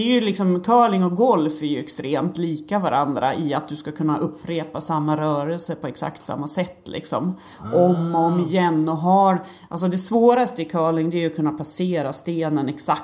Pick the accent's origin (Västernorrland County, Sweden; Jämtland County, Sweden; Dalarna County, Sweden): Västernorrland County, Sweden; Härnösand; Men jag är ju uppvuxen i Härnösand och curlingen är rätt stor i Härnösand.